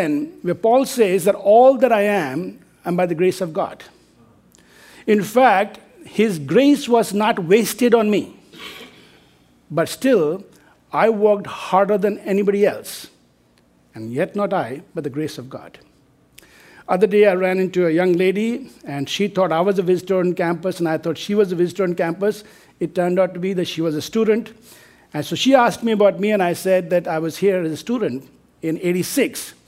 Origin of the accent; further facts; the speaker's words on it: Darjeeling, West Bengal, India; born there; my dad was in the army, so we traveled all over India. In fact, I was born in the east part of India, in Darjeeling.